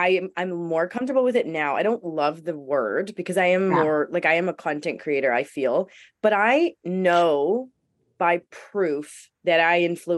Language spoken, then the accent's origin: English; United States; accent: American; because I'm an American accent